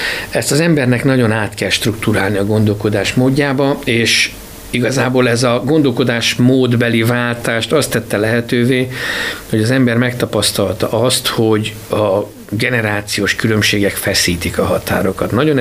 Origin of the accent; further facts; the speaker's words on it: Szeged, Csongrád-Csanád, Hungary; now in Kiskunhalas, Hungary; már most lassan másfél éve élek Kiskunhalason. Én 53 évig Szegeden éltem, ott születtem, ott jártam iskolába.